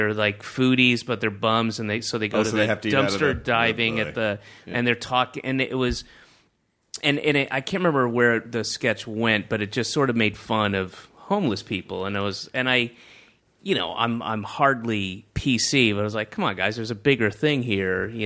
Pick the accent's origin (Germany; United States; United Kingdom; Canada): United States; the South; I grew up in the South